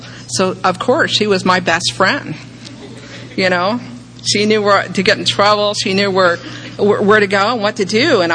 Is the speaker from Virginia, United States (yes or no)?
yes; Richmond, Virginia, United States; I was born in Virginia, and I was born in Richmond, Virginia, and I was raised right outside on a farm.